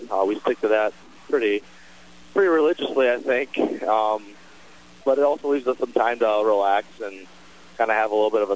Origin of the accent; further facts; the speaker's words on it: Stillwater, Minnesota, United States; now in Kearney, United States; I started out in Stillwater, Minnesota. I was recruited by Waterloo. I played there for a season.